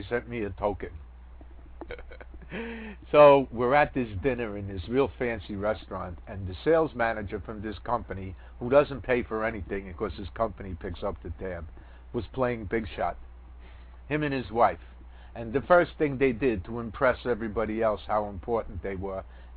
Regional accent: New York, United States; I'm from New York. Cabbies get tipped.

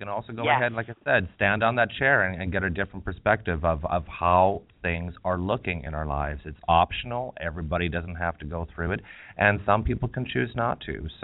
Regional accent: Canada; I'm from Canada. This has been the leckiest winter that I've ever endured here, and it's just the incessant cold.

